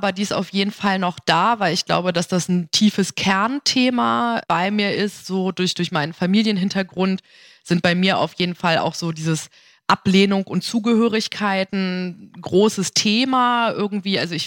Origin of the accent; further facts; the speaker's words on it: Lower Saxony, Germany; bin aber dementsprechend auch jetzt nicht in Berlin aufgewachsen, sondern ein bisschen ländlicher in Niedersachsen.